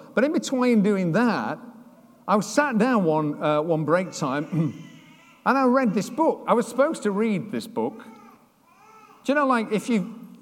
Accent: Sheffield, Yorkshire and the Humber, United Kingdom; And we said, but Lord, we're from Sheffield. We've done our bit in Sheffield.

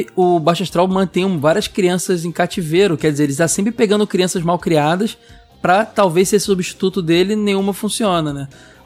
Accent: Rio de Janeiro, Brazil; Bob's é muito minha infância, porque na Zona Oeste, no subúrbio carioca, McDonald's demorou muito, era Bob's, cara. Em minha infância.

